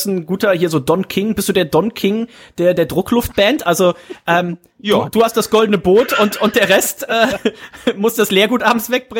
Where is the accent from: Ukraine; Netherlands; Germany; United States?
Germany; Leverkusen, North Rhine-Westphalia; Das ist meine Heimat.